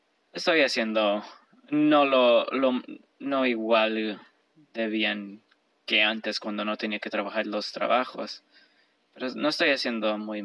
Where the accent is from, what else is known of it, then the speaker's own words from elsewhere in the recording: Mexico; now in United States; ya le he dicho a todas las personas que soy de México